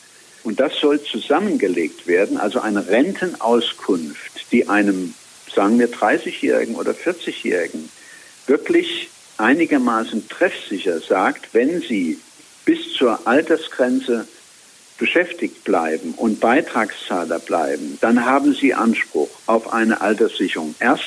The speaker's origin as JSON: {"language": "German", "region": "Rhineland-Palatinate", "country": "Germany", "tie": "born or raised there", "said": "Also in meinem Heimatland Rheinland-Pfalz, in dem ich lange politisch tätig war"}